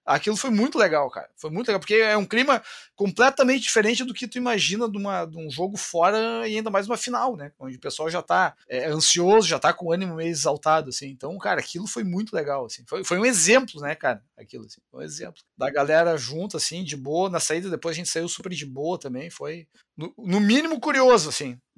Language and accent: Portuguese; Passo Fundo, Rio Grande do Sul, Brazil; eu vim de Passo Fundo também, aquela vez do interior